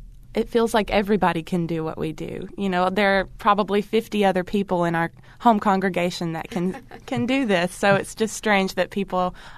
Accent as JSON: {"language": "English", "town": "Muscle Shoals", "region": "Alabama", "country": "United States", "tie": "born or raised there", "said": "We actually grew up in a church that didn't use any musical instruments"}